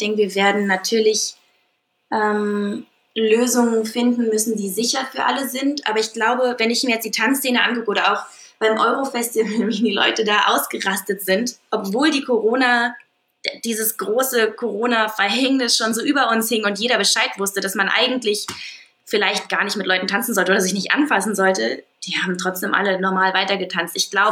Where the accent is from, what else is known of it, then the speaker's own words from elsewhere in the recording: Aachen, North Rhine-Westphalia, Germany; also born or lived in Münster; Münster ist eine wunderschöne Stadt. Da habe ich gewohnt, bis ich 5 war. Dann sind ich und meine Mutter rüber nach Aachen. Ich bin hier zur Schule gegangen, hier aufgewachsen.